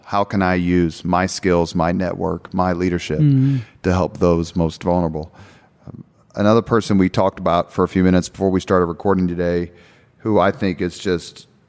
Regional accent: Indiana, United States; I grew up on the Near East Side by School 78, which is roughly Sherman and Washington.

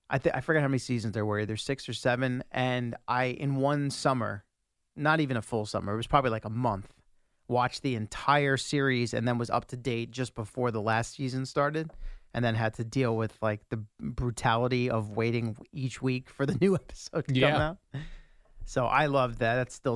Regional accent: United States; That's my right as an American, and that's me saying I do not approve of or accept these two candidates.

